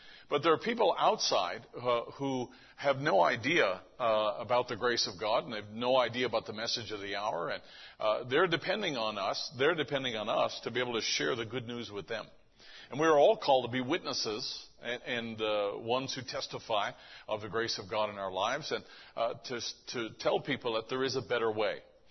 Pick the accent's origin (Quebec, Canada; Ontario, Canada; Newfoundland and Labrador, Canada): Newfoundland and Labrador, Canada; St. John's; I was born May 28th in 1957. I grew up in Newfoundland. This is the old St. John's.